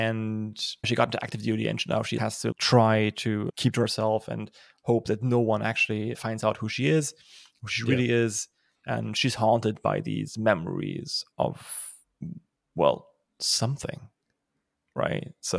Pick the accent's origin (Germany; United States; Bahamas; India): Germany; accent: German; English is a second language; My German accent isn't really all that bad, so let's skip about the historical implication of my country.